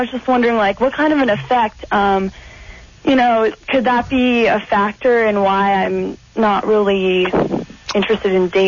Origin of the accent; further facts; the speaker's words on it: Aspen, Colorado, United States; now in Los Angeles, United States; Yeah, I'm in L.A. Yeah, I've been here for like 3 months. I'm from Aspen, Colorado.